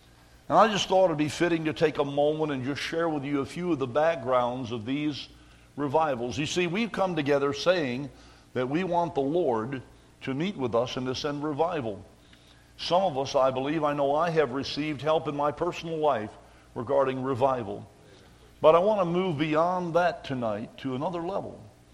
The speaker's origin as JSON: {"language": "English", "region": "Kentucky", "country": "United States", "said": "very providentially worked its way into the frontier of Kentucky, my home state."}